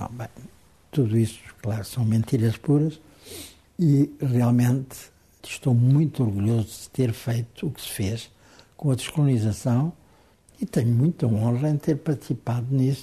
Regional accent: Angola; Sou de Angola

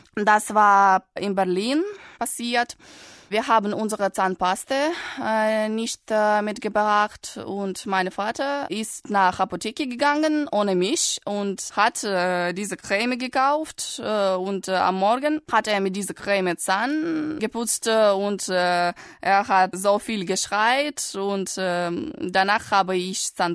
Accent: Saint Petersburg, Russia; German is a second language; ich komme aus Russland, aus St. Petersburg. Ich bin geboren im Jahr 1994.

